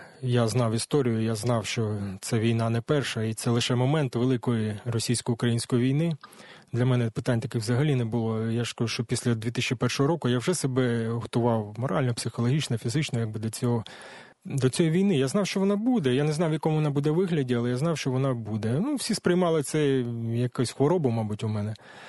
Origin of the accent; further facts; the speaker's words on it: Enerhodar, Zaporizhzhia Oblast, Ukraine; also born or lived in Vodiane; Народився я в Кам'янсько-Дніпровський район, село Водяне. Це від 15 кілометрів від міста Енергодара. Я там ріс до 6 років. Село ну, не україномовне, більше суржикомовне. До 6 років я там мешкав. Потім батьки переїхали на будівництво в місто Енергодар і мене взяли з собою.